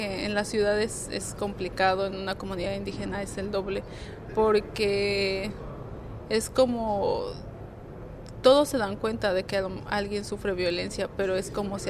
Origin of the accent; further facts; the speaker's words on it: Cherán, Michoacán, Mexico; born there; Yo nací allí en Cherán, me fui a estudiar filosofía en la Universidad Michoacana de San Nicolás de Hidalgo, ahí en la capital.